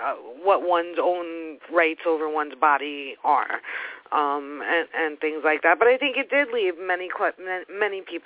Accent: Brooklyn, New York, United States; I'll attribute that to that I'm from Brooklyn.

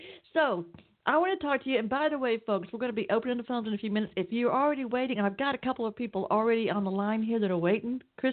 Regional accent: Atlanta, Georgia, United States; You might even tell from my accent I'm down here in Atlanta, Georgia.

